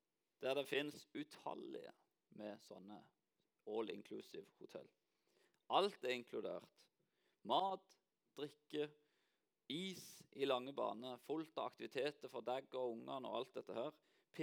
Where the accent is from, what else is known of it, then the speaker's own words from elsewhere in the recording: Lyngdal, Agder, Norway; Så hver gang jeg hjemme i Lyngdal, så får jeg liksom høre at du snakker så rart … Og det hører jeg ikke selv. Men når jeg hører hvordan de snakker i Lyngdal, så ser jeg jo at jeg snakker jo ikke sånn lenger.